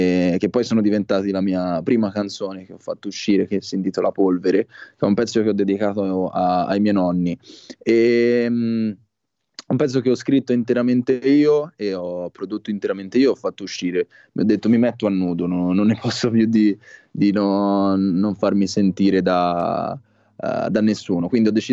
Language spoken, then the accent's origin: Italian; Florence, Tuscany, Italy; Sono di Firenze, ho iniziato ad approcciarmi alla musica all'incirca all'età di 14 anni